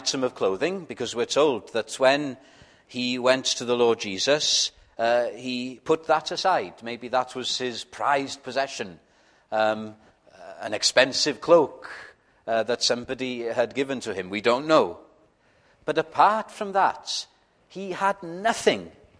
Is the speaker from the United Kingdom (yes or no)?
yes; Wales, United Kingdom; first language Welsh; English is a second language; My first language is Welsh, although Welsh is supposed to be closer to the original languages of the scripture.